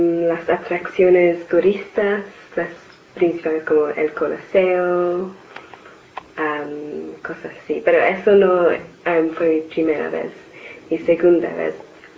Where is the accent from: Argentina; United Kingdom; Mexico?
United Kingdom; London; Spanish is a second language; porque soy de Londres y si estoy en Londres siempre hay muchas cosas a hacer en el centro de Londres.